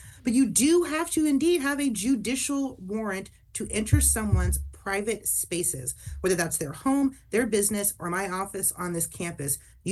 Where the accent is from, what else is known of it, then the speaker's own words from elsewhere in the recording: United States; when it came to my ability as an American to be in possession of a weapon.